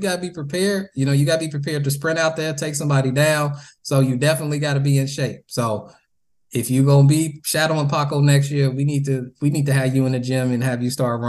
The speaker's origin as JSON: {"language": "English", "town": "Chicago", "region": "Illinois", "country": "United States", "tie": "born or raised there", "said": "I got a couple pictures that I won on a silent auction from Inglewood neighborhood I grew up in Chicago."}